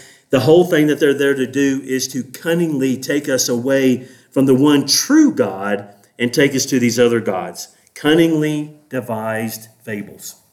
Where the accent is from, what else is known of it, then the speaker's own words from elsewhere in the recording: the South, United States; So I'm from the South, and we like to put as much syllables in a word as we can